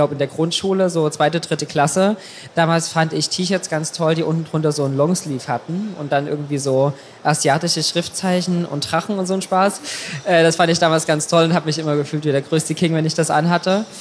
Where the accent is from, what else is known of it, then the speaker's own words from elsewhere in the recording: Saxony, Germany; Mein Ausgleich ist meine Heimat. Also ich komme aus Sachsen und habe da noch ganz, ganz viele Freunde und natürlich Familie.